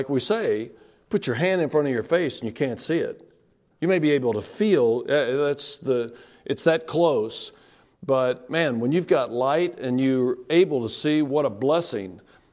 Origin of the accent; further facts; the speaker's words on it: Texas, United States; I growing up in Texas and Boy Scout, we used to camp a lot with different caves and stuff up in the West Texas where I was from.